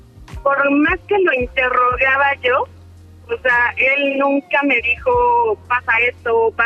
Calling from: State of Mexico, Mexico; El Estado de México.

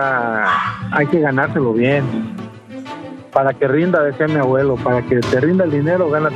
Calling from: Ciudad Madero, Tamaulipas, Mexico; Hablo de Ciudad Madero, Tamaulipas.

